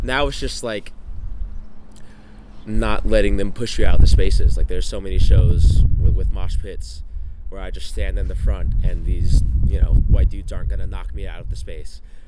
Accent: the South, United States; So I'm from the South, so we had Southern Baptists.

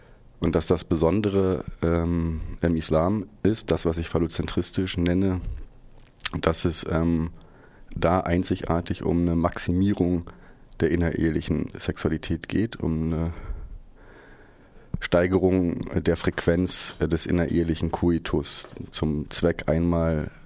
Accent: Berlin, Germany; Ja, ich komme aus Berlin.

